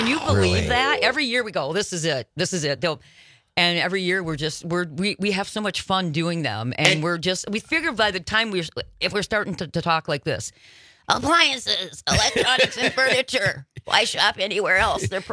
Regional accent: Minnesota, United States; moved away as an adult; I tell people I didn't grow up, but I was raised in Minnesota, but I moved here when I was 26, so now y'all know how old I am.

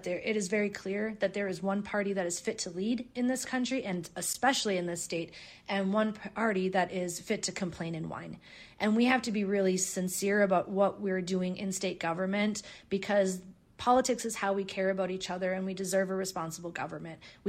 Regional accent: Minnesota, United States

